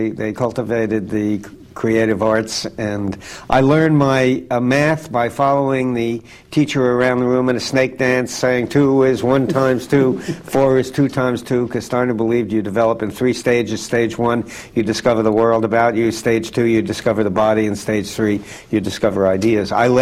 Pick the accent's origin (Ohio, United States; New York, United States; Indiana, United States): New York, United States; New York City; I was born and raised in New York City on the West Side, on West 74th Street.